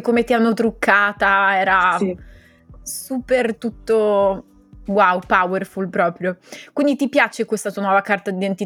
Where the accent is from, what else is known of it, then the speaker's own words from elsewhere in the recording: Veneto, Italy; anch'io sono veneta